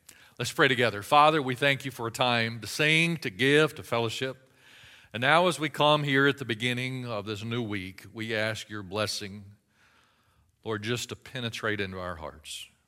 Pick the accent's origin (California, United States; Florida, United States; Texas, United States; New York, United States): Florida, United States; Pensacola; now in Pace, United States; And so we're born, Candace and I, we're both born and raised in Pensacola. We live over in Pace